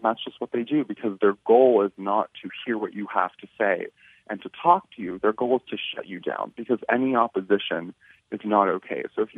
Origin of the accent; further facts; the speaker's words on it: United States; I'm an American, I'm a proud American. And, you know, we're a country built on capitalism.